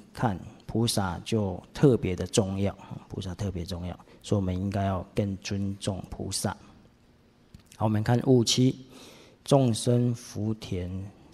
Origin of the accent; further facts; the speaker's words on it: China; 但是我们中国人总是有一句话，夕阳无限好，只是近黄昏